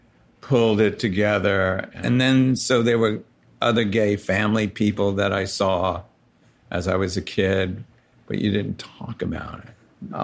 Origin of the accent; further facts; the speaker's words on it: New York City, New York, United States; And so I grew up in Sunset Park and then Borough Park.